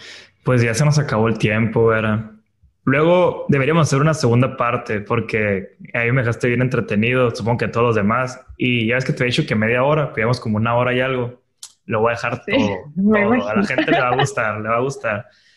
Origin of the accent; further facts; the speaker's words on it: Mexico; hasta a mí ya me hiciste que me dieran ganas de visitar México. Y yo soy mexicano.